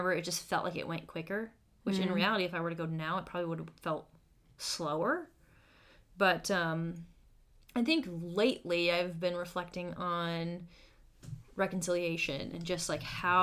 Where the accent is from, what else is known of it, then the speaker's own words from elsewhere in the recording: Minnesota, United States; I'm from Minnesota, so it's pretty normal. The churches I'm used to are like Lutheran and Catholic school.